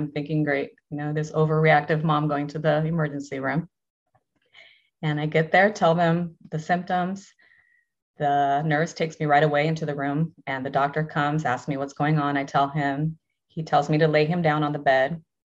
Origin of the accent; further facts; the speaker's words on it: Brazil; Texting my family, who's from Brazil. I'm originally from Brazil.